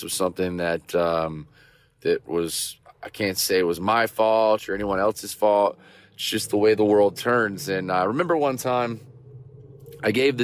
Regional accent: Vero Beach, Florida, United States; as a surfer, as a kid growing up in Vero Beach, Florida, on the beach

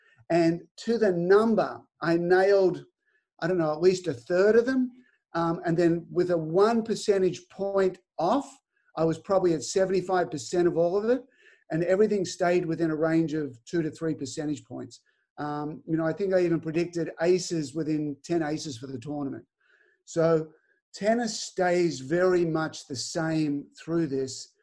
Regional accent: Australia; now in United States; I'm still Australian and I can't vote

